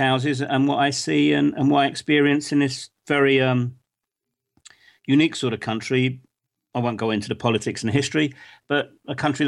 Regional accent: England, United Kingdom; moved away as an adult; now in Bosnia and Herzegovina; I'm an Englishman. I live in Bosnia-Herzegovina, but I go other places, so I'll call myself an Englishman in the Balkans.

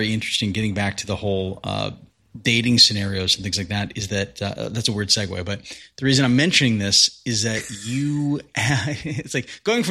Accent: Midwest, United States; Similarity is we're both white, we're both human, and we're both from the Midwest.

